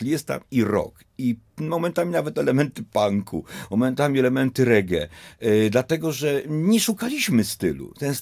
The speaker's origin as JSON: {"language": "Polish", "town": "Łódź", "region": "Łódź Voivodeship", "country": "Poland", "tie": "born or raised there", "said": "Ja jestem z Bałut, urodziłem się na Bałutach, żyłem wśród ludzi z tamtej kultury"}